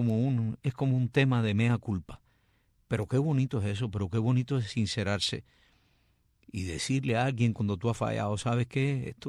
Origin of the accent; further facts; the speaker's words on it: Cuba; a Santa Isabel de las Lajas, allá en mi tierra querida, en mi Cuba.